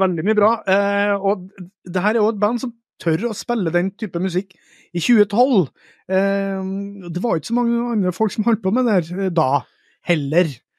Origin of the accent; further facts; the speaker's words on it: Trøndelag, Norway; fra Skage i Namdalen. Altså, rett bort til høyre fra der jeg vokste opp.